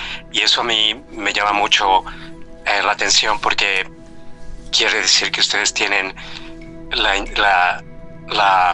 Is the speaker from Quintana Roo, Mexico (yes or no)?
no; Mexico City, Mexico; born there; moved away; Tengo viviendo aquí como 20 años. Yo nací en México, en la ciudad.